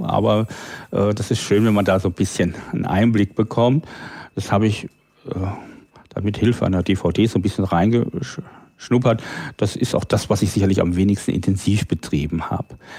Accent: Northern Germany, Germany; first language German; Ja, also meine Muttersprache ist das Hochdeutsche, obwohl ich in dem niederdeutschen Sprachgebiet aufgewachsen bin, aber zu einer Zeit, wo man das in den Städten schon nicht mehr sprach.

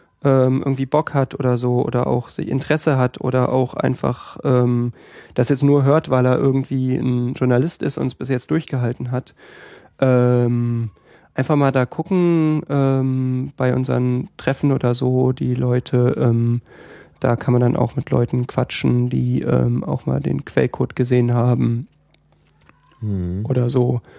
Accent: Berlin, Germany; Also ich muss ehrlich sagen, ich bin ja Berliner, ich bin hier aufgewachsen.

